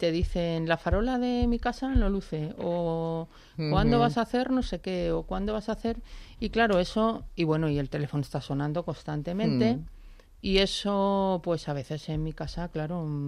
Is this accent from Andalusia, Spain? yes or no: no; Chapinería, Community of Madrid, Spain; also born or lived in Alcorcón; Yo soy de Chapinería.